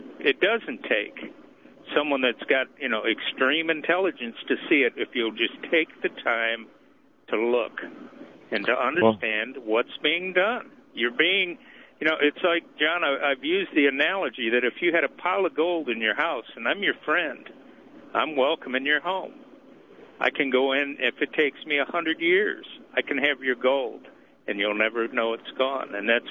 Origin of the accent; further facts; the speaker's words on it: Detroit, Michigan, United States; I'm a city boy. I'm from Detroit